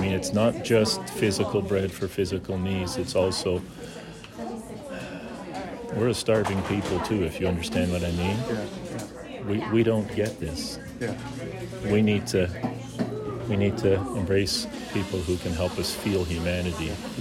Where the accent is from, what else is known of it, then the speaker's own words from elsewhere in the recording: Smithers, British Columbia, Canada; I'm from Smithers.